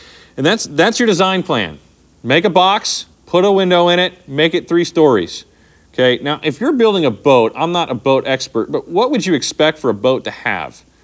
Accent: Texas, United States; I grew up in Texas with flash floods. It wasn't odd to see cars floating down the street with water.

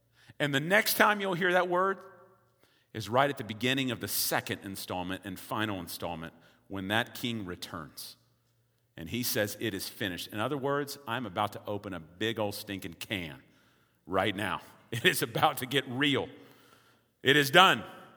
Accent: Texas, United States; Now, I'm from Texas. I've seen some hail.

